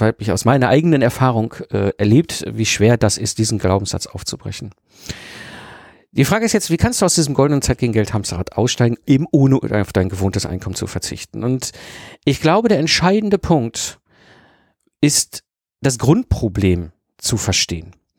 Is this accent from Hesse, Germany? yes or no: no; North Rhine-Westphalia, Germany; ich bin ein Kind des Ruhrpotts, ich bin zwischen Kohle und Stahl groß geworden.